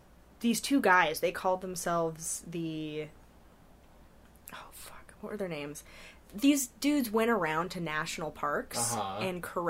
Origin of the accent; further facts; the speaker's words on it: Wyoming, United States; I'm from Wyoming